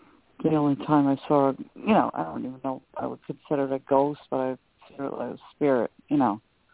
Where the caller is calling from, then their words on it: New York, United States; I'm calling from New York.